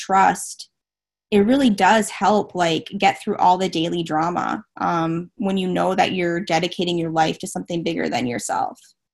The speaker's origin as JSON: {"language": "English", "region": "North Dakota", "country": "United States", "moved": "as an adult", "lives_now": "Boston, United States", "said": "I also moved, so I'm from North Dakota originally. Now I'm living in the Boston area. It's a crazy, like, different culture shock, and I'm very, very homesick."}